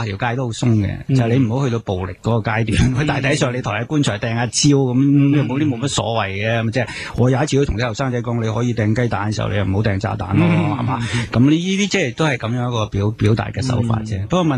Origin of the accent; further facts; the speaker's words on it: Guangdong, China; 我哋廣東人有一句俗語啊